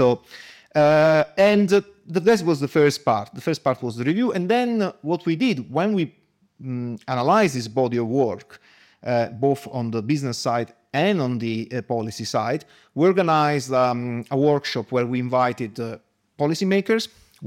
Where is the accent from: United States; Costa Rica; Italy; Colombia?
Italy; South Italy; English is a second language; I'm from South Italy.